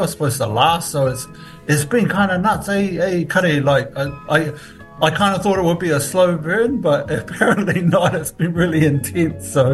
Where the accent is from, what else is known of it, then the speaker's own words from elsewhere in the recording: Mangere Bridge, Auckland, New Zealand; who I grew up with in Mangere Bridge